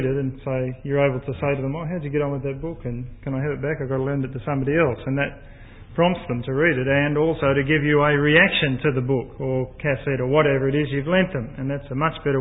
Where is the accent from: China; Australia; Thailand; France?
Australia; Bourke, New South Wales; Instead of somebody says to me, where do you come from? And I say, Bourke, and that's always a good talking point.